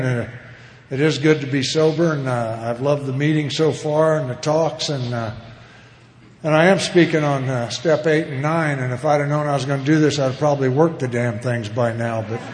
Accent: Illinois, United States; born there

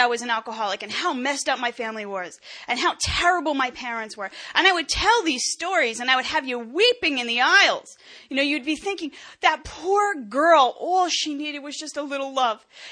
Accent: Bloomfield, New Jersey, United States; I'm one of 5 children. I grew up in Bloomfield, New Jersey. My parents are wonderful people.

